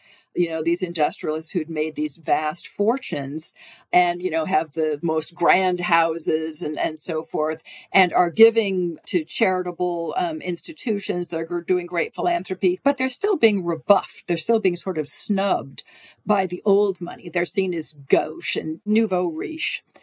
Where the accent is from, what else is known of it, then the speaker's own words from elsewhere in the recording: California, United States; And in my home state of California, we have some powerful Chinese-American families who'd arrived in San Francisco as members of the merchant class.